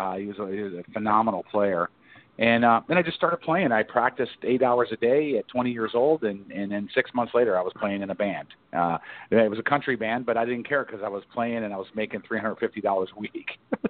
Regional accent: Buffalo, New York, United States; I grew up in the Buffalo area. I was born in Buffalo, downtown Buffalo, and then moved out to the suburbs, you know, as we got, you know, through up to high school.

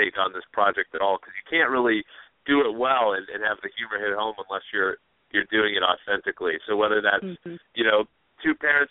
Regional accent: Midwest, United States; I'm originally from the Midwest.

